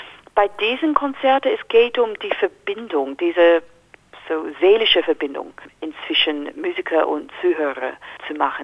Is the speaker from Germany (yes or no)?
no; Australia; German is a second language; ich komme aus Australien und Australien ist mein Heimat.